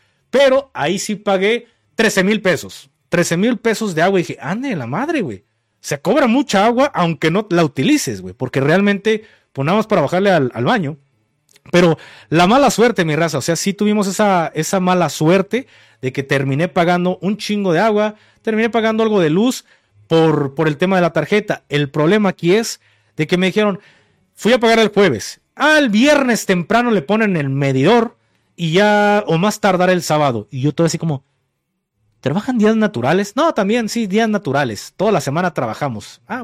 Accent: Mexico; Como buen mexicano, pusimos un diablito para librar el día porque teníamos grabaciones.

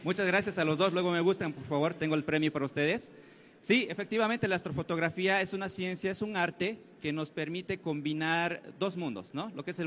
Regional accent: Cochabamba, Bolivia; en mi ciudad, porque yo vengo de Cochabamba, Bolivia, que está al sur.

